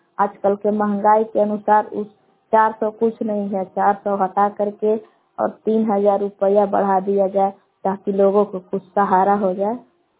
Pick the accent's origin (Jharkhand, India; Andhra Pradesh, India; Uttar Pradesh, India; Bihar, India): Bihar, India; Bilaula; ग्राम बिलौला कमरुआ के निवासी हूँ।